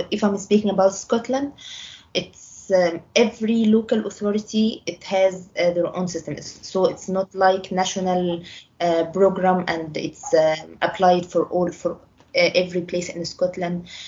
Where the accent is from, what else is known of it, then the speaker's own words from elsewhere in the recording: Egypt; English is a second language; I was teaching English in my country. I'm from Egypt, so I was teaching English.